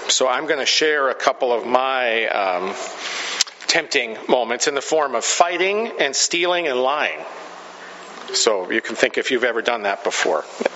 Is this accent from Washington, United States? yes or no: yes; Stanwood, Washington, United States; also born or lived in Camano Island; I grew up in Camino Island and Stanwood, and they're all Norwegian up there, so we called it Sprouse Ritz.